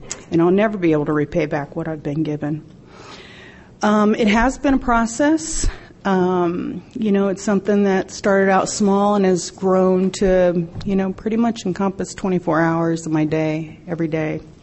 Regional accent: Athens, Ohio, United States; I'm from Athens, Ohio, and I have some friends in the audience, thank goodness.

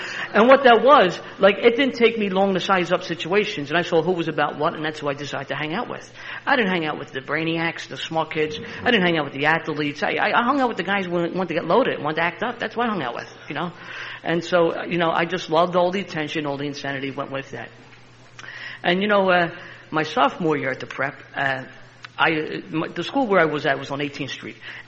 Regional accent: Philadelphia, Pennsylvania, United States; I am from Philadelphia and not Mississippi. Philadelphia, Pennsylvania, and it's great to be here.

